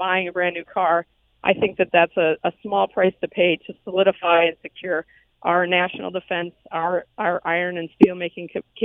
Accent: United States; I think that as an American, I would rather see those jobs go to my friends and my neighbors and my community members

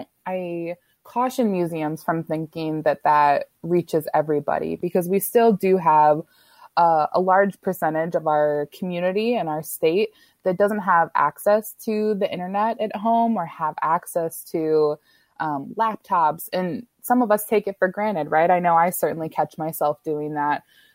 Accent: Virginia, United States; So I'm not from Wisconsin. I'm from Virginia.

